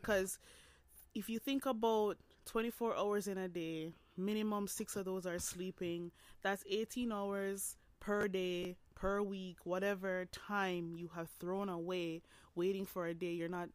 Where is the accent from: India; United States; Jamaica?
Jamaica; now in Canada; I grew up in Jamaica, not to say that Jamaica does not have gyms.